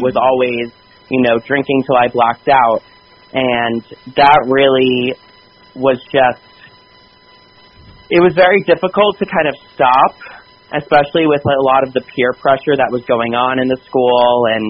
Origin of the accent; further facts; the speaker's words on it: Morristown, New Jersey, United States; also born or lived in New York City; so I grew up in New York City in the Big Apple, and until I was about 5.5 years old. Then my family moved right outside of the city to Morristown, New Jersey.